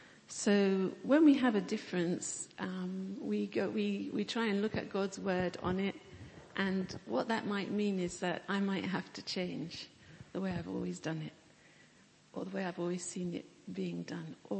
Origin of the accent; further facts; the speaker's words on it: England, United Kingdom; now in Ghana; I'm from England. John is from Ghana. And we live in Ghana.